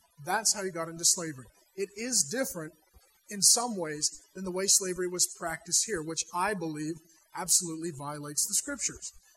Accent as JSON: {"language": "English", "country": "Ireland", "said": "I'm Irish, right? I'm still moody and short, right? Hey, I'm still Irish."}